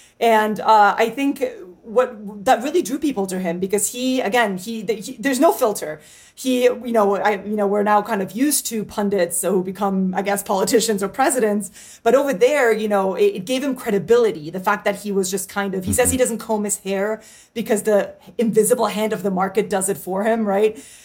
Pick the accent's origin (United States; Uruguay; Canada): Uruguay; I'm from Uruguay, which is the country right next to Argentina.